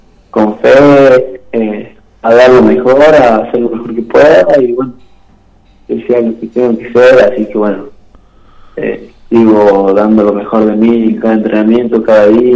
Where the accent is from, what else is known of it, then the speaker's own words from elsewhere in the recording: Cosquín, Córdoba, Argentina; tengo 17 años. Y soy de Cosquín.